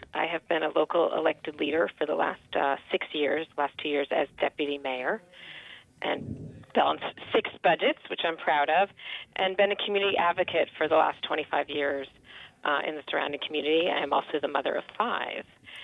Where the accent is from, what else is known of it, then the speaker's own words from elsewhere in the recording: New York, United States; born there; I was born in Westchester and went to Notre Dame for college and studied chemical engineering.